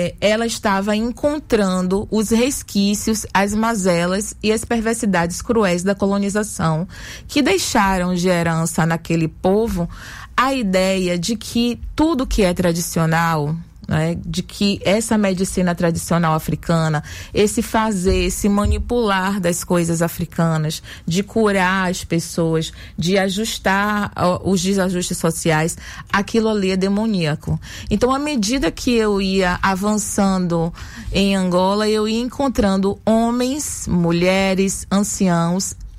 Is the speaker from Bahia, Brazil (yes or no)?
yes; Salvador, Bahia, Brazil; Eu nasci no Engenho Velho de Brotas e na minha infância existia, transitava pelo bairro uma senhora